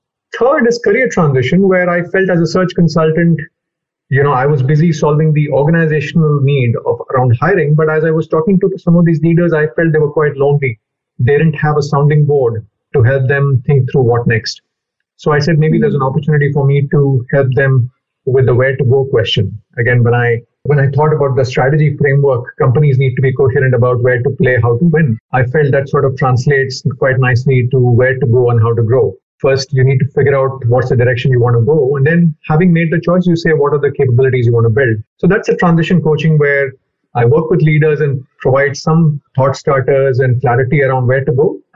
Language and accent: English; Chennai, Tamil Nadu, India; also born or lived in Gwalior; I come from the South, as my name indicates. My father was a public sector banker. Initial years in small towns in Tamil Nadu, 4 years in a town called Gwalior, sandwiched between Agra and Jhansi. I think 9th onwards, I was in Chennai.